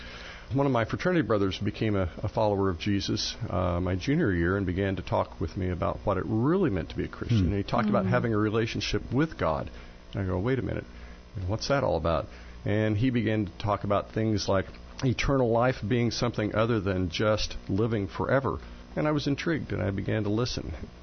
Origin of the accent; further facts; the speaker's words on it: Newman, Illinois, United States; Yeah, I grew up down in Newman, Illinois.